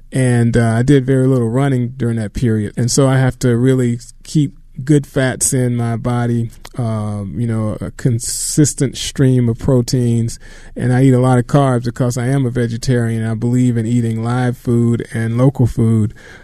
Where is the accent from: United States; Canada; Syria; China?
United States; Elba, Alabama; I'm from a little town called Elba, Alabama. It's in southeast Alabama, and that's where I grew up.